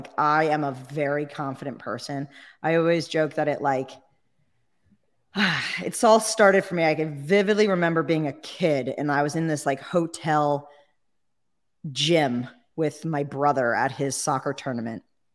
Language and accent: English; New Jersey, United States; And I grew up in Jersey, by the way.